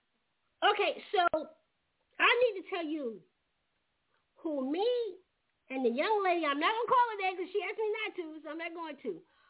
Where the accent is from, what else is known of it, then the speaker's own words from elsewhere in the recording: New York, United States; Listen, I got I'm from New York, and people call me aggressive so much.